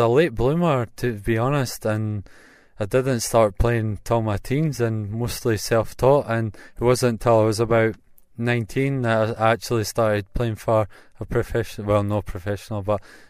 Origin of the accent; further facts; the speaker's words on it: Loanhead, Scotland, United Kingdom; now in Bonnyrigg, United Kingdom; Originally from Lonehead.